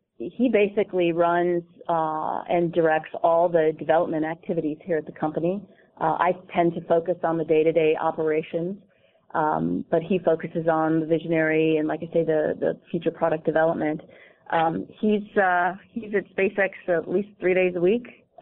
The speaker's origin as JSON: {"language": "English", "town": "Chicago", "region": "Illinois", "country": "United States", "tie": "born or raised there", "lives_now": "California, United States", "said": "I grew up in the Chicago area."}